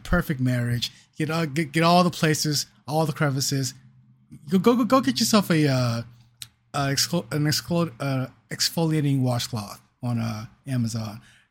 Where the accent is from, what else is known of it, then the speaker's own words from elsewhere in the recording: Boston, Massachusetts, United States; I'm sorry. I'm from Boston, like a civilization.